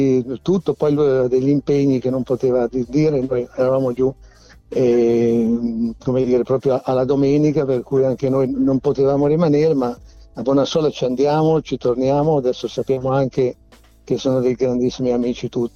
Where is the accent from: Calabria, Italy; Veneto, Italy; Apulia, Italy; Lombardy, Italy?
Lombardy, Italy; Io sono brianzolo, per cui una vita nel